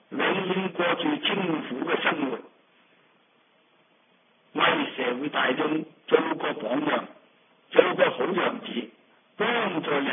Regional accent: China; 三劫为蔽色身，我哋中国人讲嘅玉皇大帝啊

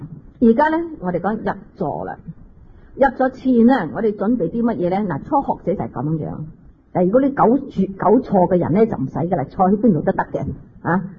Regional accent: Hong Kong; 我哋香港人都好忙碌嘅

